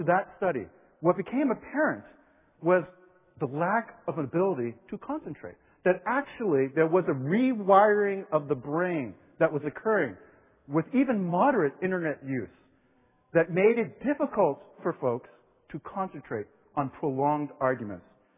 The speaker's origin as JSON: {"language": "English", "town": "New York City", "region": "New York", "country": "United States", "tie": "born there", "said": "I mean, I moved 8 times growing up. I was born in New York City, but I don't think of myself as a New Yorker."}